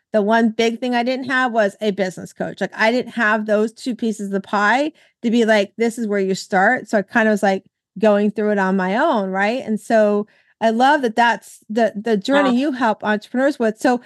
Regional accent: West Palm Beach, Florida, United States; You know, I grew up in Florida over in West Palm Beach, and where I went to school, I saw a lot of that where I lived.

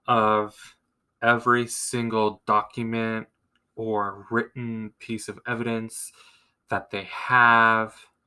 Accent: Erie, Pennsylvania, United States; And where I'm from Erie, Pennsylvania.

